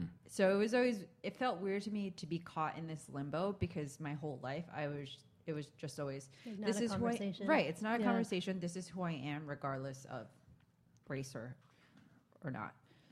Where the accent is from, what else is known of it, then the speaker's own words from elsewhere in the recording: New York, United States; I grew up in Rockland County, which is 45 minutes north of Manhattan.